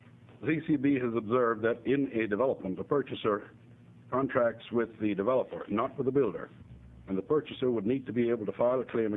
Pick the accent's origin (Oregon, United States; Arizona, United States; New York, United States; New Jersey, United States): Oregon, United States; Philomath; from Philomathon, Oregon